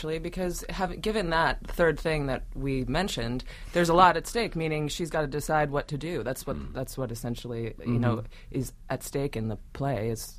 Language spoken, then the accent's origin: English; New York City, New York, United States; I grew up in New York City, and my mom is an artist